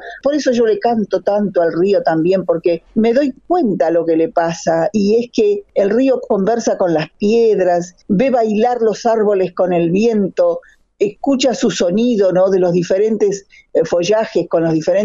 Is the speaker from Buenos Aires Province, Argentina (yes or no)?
yes; Los Toldos, Buenos Aires Province, Argentina; born there; a los toldos, la comunidad donde yo nací, donde fuimos expulsados porque nos quitaron la tierra